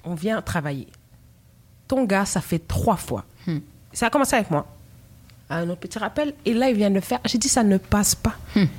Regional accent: Montreal, Quebec, Canada; nous, on vient de Montréal en plus.

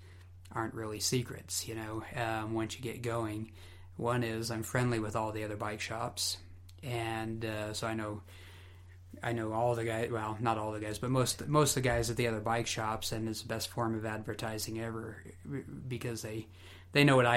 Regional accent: American Fork, Utah, United States; I grew up here in American Fork. Well, in American Fork.

